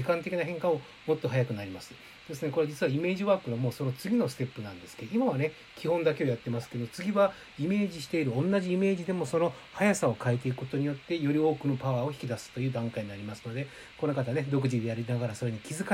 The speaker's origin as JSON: {"language": "Japanese", "region": "Hiroshima", "country": "Japan", "said": "私も何を隠そう、うん、広島県出身ですので、子供の頃からずっとやっぱカープは応援してますけれども"}